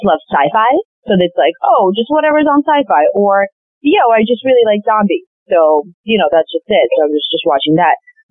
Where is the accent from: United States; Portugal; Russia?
Russia; I'm from Russia. We did that.